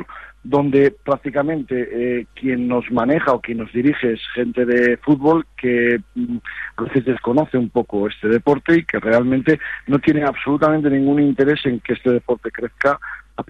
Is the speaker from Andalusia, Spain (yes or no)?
no; Cistierna, Castile and León, Spain; Yo soy de Cisterna, allí había mucha tradición